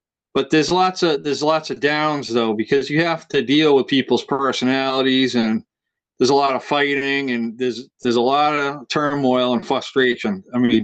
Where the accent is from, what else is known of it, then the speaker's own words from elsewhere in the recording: Massachusetts, United States; And I'm from Cape Cod, Massachusetts. And I was on the radio for a while.